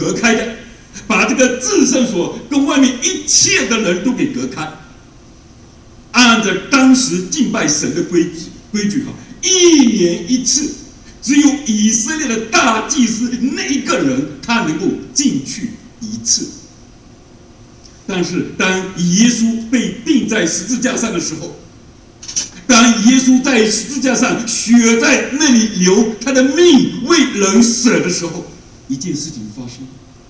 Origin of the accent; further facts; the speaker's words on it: Fujian, China; born there; 我出生在福建的农村，当时哈，在农村里面，你改变自己命运的唯一的方式就是考大学。